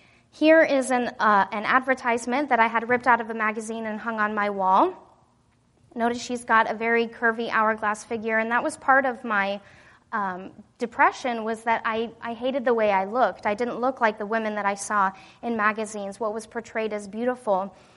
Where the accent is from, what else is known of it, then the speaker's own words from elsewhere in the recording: Wyoming, United States; I didn't really see growing up in Wyoming.